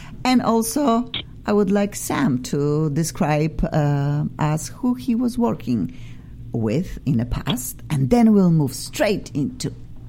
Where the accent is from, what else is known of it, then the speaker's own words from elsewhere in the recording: Australia; now in United States; I'm originally from Australia. And now I'm in America.